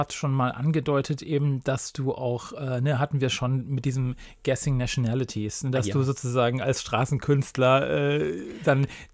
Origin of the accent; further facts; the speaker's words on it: Germany; und ich als Deutscher, muss ich sagen, stimmt, da ist schon so ein bisschen dieses Unwohl